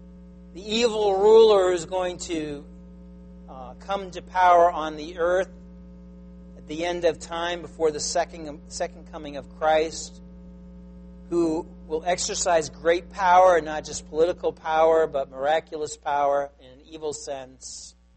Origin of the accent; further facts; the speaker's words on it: Massachusetts, United States; And so I looked at one in my hometown, and I didn't find that one. I found another one in another town in Massachusetts with the same name.